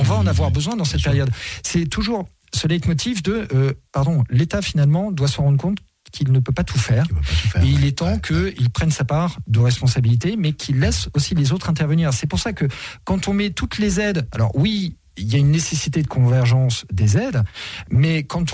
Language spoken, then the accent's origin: French; Normandy, France; Je suis normand d'origine